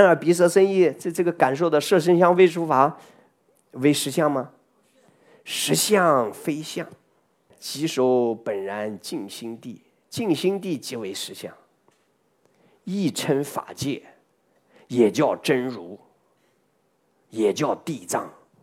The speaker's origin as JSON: {"language": "Chinese", "country": "China", "said": "哎，那以后我们中国人就说你知道吗？"}